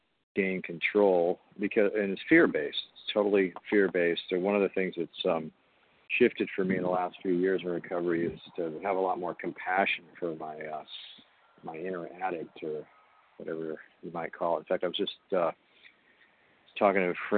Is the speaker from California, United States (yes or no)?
no; Washington, United States; from Washington State, compulsive eater